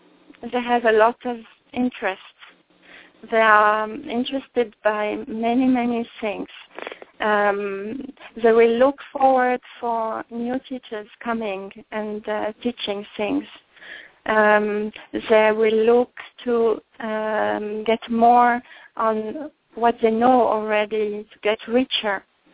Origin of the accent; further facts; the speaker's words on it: France; English is a second language; now in Israel; I'm not born in Israel. I came from France there, and at the first time it was very strange to me, the stress and anticipation for that.